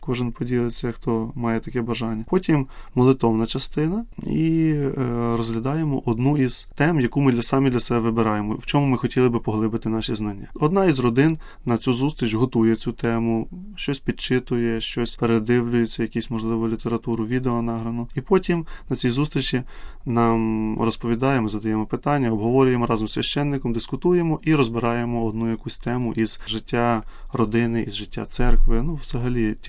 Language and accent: Ukrainian; Kyiv, Ukraine; Тому що ми, як кияни, бачимо, як ми завантажені в нашому житті і роботою своєю